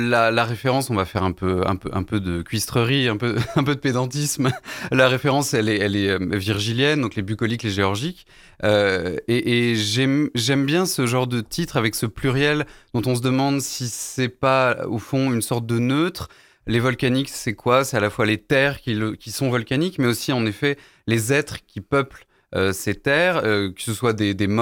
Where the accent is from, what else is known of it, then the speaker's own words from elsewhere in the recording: Clermont-Ferrand, Auvergne-Rhône-Alpes, France; je suis auvergnat et donc forcément, quand on parle de la terre de ses origines, la terre de ses ancêtres, la terre où on a grandi, la ville où on a grandi, Clermont en l'occurrence